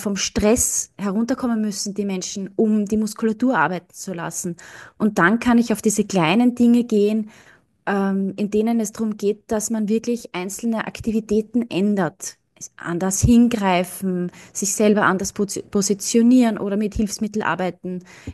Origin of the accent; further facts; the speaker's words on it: Austria; born there; Ich bin gebürtige Österreicherin, habe allerdings einen Mann aus Belgien importiert.